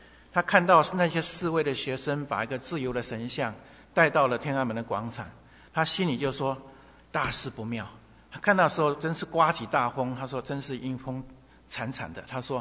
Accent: China; 我们中国人讲不孝有三，什么？无后为大啊。

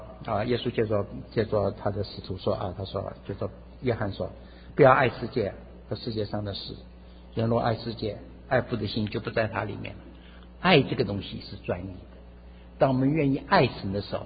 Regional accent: China; 我们中国人在读《史记》里面，春秋越王勾践被吴王夫差所败

